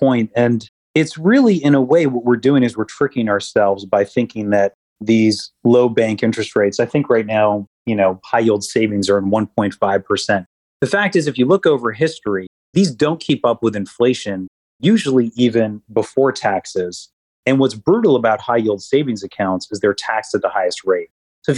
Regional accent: Toronto, Ontario, Canada; I grew up in Toronto, Canada. I was the son of two immigrants

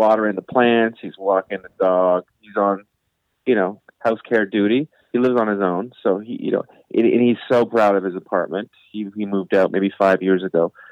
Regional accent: Ottawa, Ontario, Canada; but the good news is it was in my hometown of Ottawa.

